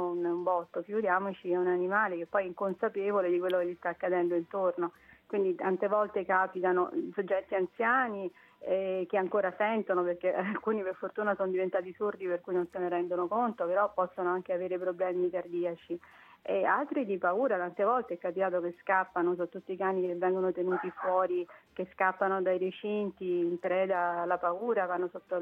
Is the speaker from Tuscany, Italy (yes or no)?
no; Rome, Lazio, Italy; sono di un'altra era purtroppo, ormai faccio parte dell'antichità, mi ricordo quando ero bambina addirittura, e sono originaria di Roma